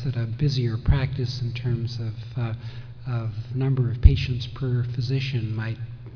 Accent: Albuquerque, New Mexico, United States; from Albuquerque, and I'm a pediatrician also.

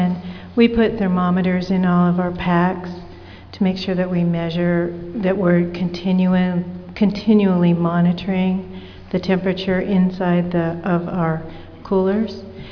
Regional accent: Tacoma, Washington, United States; from Tacoma, Washington

